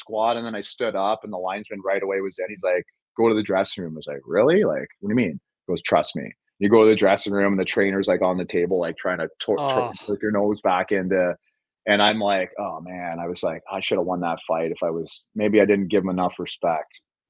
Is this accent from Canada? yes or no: yes; Hamilton, Ontario, Canada; like I grew up in Hamilton, right?